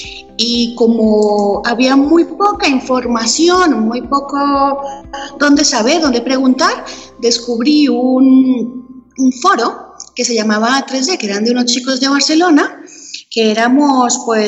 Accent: Neiva, Huila, Colombia; also born or lived in Bogotá; now in Madrid, Spain; pues soy de Neiva, soy opita, nacida en Bogotá y residente en Madrid.

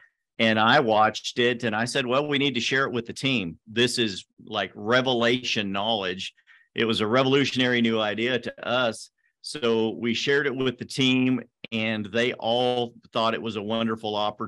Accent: Oregon, United States; I grew up on the Oregon coast.

